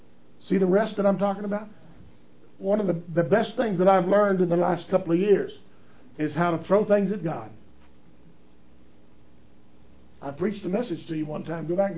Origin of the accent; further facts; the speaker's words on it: Texas, United States; I'm from Texas. I can use weird words.